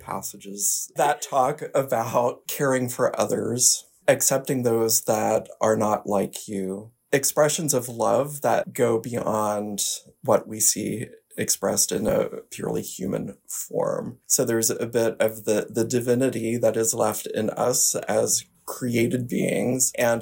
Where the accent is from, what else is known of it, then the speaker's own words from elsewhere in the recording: Pennsylvania, United States; now in Blue Hill, United States; I grew up in Pennsylvania in a farming community, and I am the first in my family to go on to higher education.